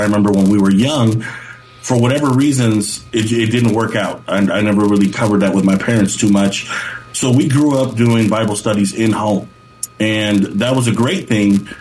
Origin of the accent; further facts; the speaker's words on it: San Jose, California, United States; coming here to this country and understanding the, you know, just the blessing it is to be here. So growing up in Eastside San Jose, which is even better